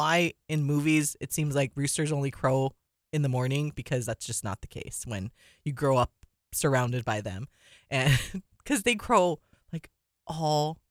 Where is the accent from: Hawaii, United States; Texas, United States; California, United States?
Hawaii, United States; Waipahu; And I credit that a lot to growing up in Waipahu, because we didn't use our air conditioning a lot because my mom always liked to conserve electricity